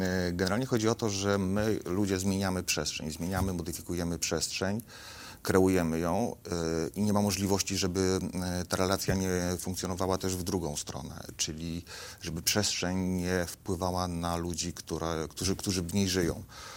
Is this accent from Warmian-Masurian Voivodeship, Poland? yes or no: yes; Olsztyn, Warmian-Masurian Voivodeship, Poland; born there; Ja jeszcze pamiętam, jak ja się urodziłem w Olsztynie.